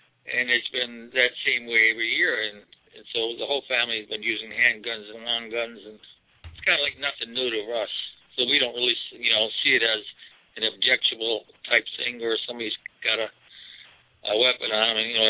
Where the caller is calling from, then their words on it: Wisconsin, United States; I'm calling from Wisconsin. Right.